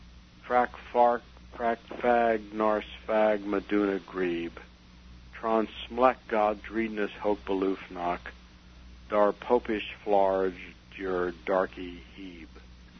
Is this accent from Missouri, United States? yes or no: yes; Missouri, United States; What happened is that I'm from Missouri, and I have to say that I've been sort of proud over the years that our senators from Missouri are usually pre